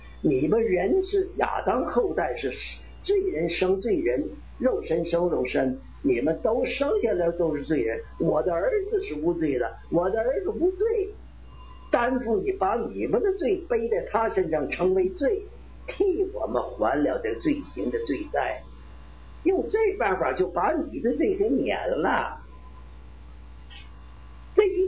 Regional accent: Northeast China, China; 我生在东北，三岁当亡国奴，我三岁，因为日本是1931年侵略中国，成立了东北，成立满洲国嘛，我28生

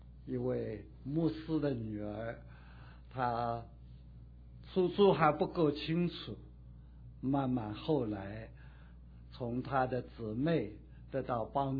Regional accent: Shanghai, China; born there; 我是生在中国的上海，原籍是浙江定海，家庭是拜佛的

